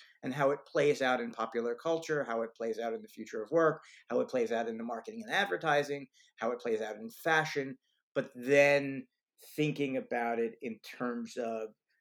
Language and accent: English; New Haven, Connecticut, United States; my dad was a physician and professor of medicine at Yale, so I grew up in New Haven, but my parents were from New York City, so we went back and forth.